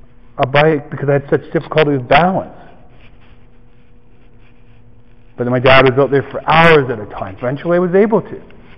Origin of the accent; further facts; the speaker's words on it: Iroquois Falls, Ontario, Canada; born there; when I was born on June 26, 1961, I was born up north in a place called Iroquois Falls.